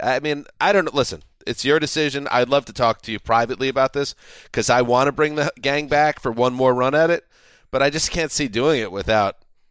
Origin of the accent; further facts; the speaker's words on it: United States; Again, as an American